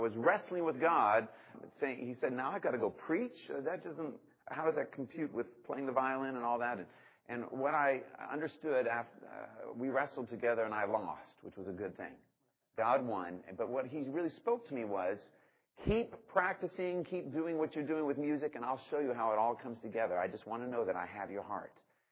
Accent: Chesapeake, Virginia, United States; I come from Chesapeake, Virginia

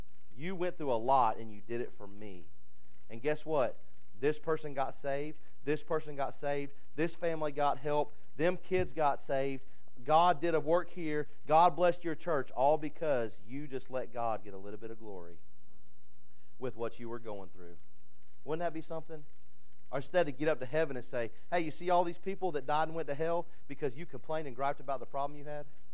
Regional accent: South Carolina, United States; now in Alabama, United States; I know I live in Alabama. I know where I'm at. Oh, boy. That's not good. Seminole. We're from South Carolina.

